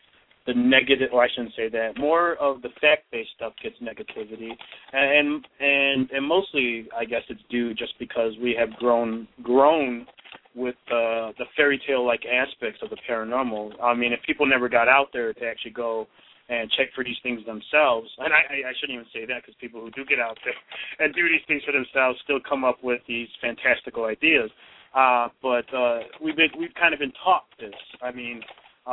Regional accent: Chicago, Illinois, United States; born there; and I was born in Chicago, and that story was well prevalent there. I was actually born in a predominantly Hispanic neighborhood.

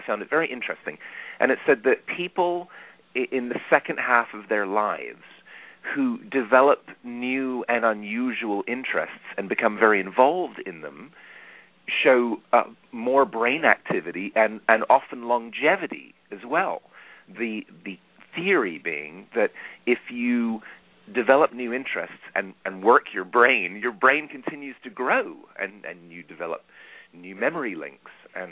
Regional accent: London, United Kingdom; moved away as an adult; also born or lived in New York City / Boston; now in United States; I was born in New York City, which is surprising given my accent. But my parents moved to the UK when I was an infant, and I grew up in London. Then I moved back to the States in my 20s, and I lived in Boston and New York for many years

